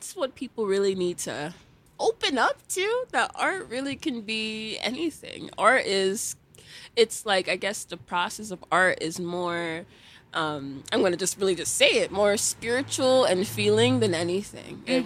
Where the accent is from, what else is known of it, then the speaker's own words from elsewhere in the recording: Nigeria; I love being Nigerian. Like, I love being African.